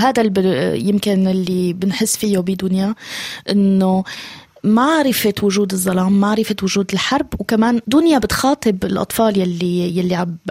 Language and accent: Arabic; Syria; سورية جدا ومواطنة العالم جدا، طفلة جدا وعجوزة بنفس الوقت